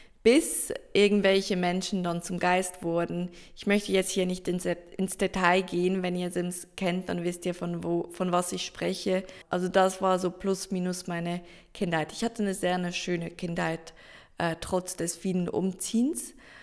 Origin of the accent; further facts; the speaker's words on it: Zurich, Switzerland; angefangen hat meine Reise 1996 in Zürich. Dort bin ich geboren, in der Nähe von Zürich aufgewachsen und dann aber als Kind relativ viel umgezogen.